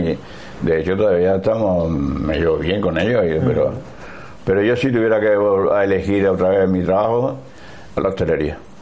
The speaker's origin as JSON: {"language": "Spanish", "town": "Jaén", "region": "Andalusia", "country": "Spain", "tie": "born there", "said": "Sí, nací en Jaén, me fui a Mallorca."}